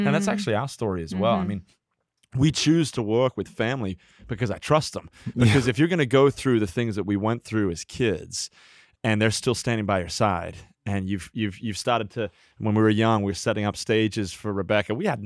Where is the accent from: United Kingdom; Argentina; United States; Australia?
Australia; born there; That's right. Born in Australia.